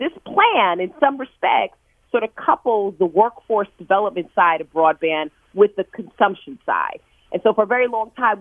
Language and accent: English; New York, United States; I'm from New York, California is sort of like its own country.